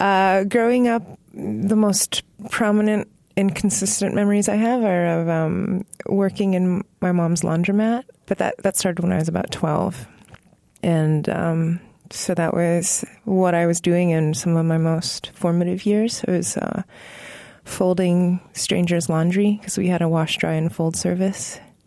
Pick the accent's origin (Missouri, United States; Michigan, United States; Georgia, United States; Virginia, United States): Virginia, United States; I was growing up in Northern Virginia.